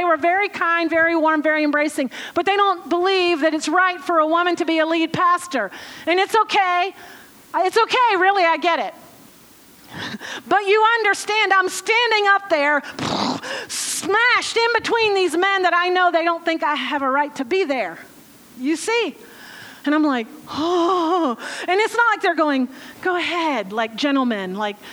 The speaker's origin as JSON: {"language": "English", "region": "Ohio", "country": "United States", "said": "from Ohio, USA."}